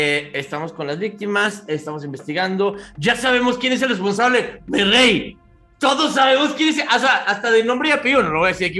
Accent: Chihuahua, Mexico; ya sé, idiota, soy de Chihuahua, o sea, ya sé que existen.

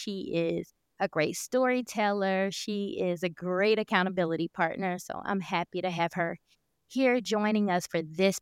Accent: Birmingham, Alabama, United States; We grew up together in Birmingham, Alabama

